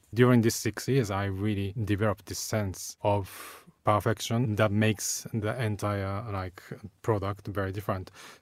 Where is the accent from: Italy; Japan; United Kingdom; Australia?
Japan; So I was born and raised in Japan, in a very traditional family.